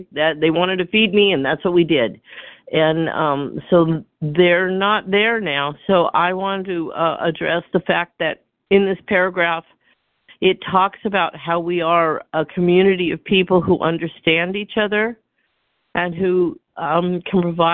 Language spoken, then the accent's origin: English; California, United States; I'm from California